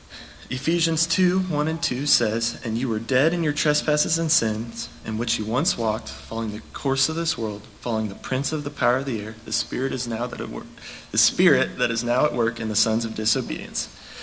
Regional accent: Emporia, Kansas, United States; born there; I was born here in Emporia, Kansas

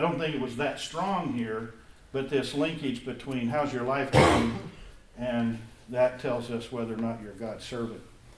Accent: Wamego, Kansas, United States; I grew up in Wamego, and my little rural high school was pretty much conservative Christian kind of people

